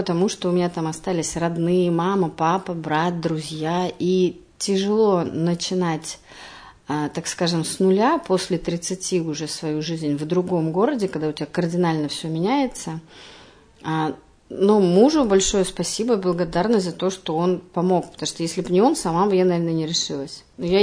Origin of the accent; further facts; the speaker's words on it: Saint Petersburg, Russia; born there; moved away as an adult; now in Yekaterinburg, Russia; Я родилась в Санкт-Петербурге, собственно, всю жизнь не прожила, и 6 лет назад приехала в Екатеринбург. Переехала.